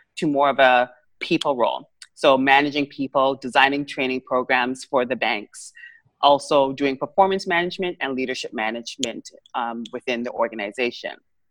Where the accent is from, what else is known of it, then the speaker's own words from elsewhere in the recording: Antigua & Barbuda; also born or lived in Canada; So I was born in Canada. I grew up in Antigua. So people always say, how come you have an accent? I'm like, I have an accent. I was actually raised in Antigua as a child.